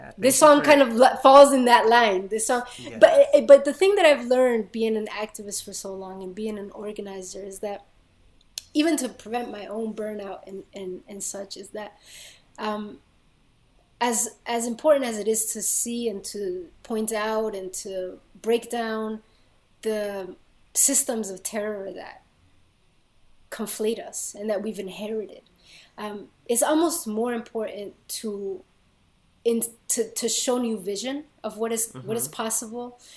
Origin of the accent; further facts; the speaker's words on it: Medellin, Antioquia, Colombia; Plan Colombia, which is where I'm from. I'm originally from Colombia, Medellin, Antioquia.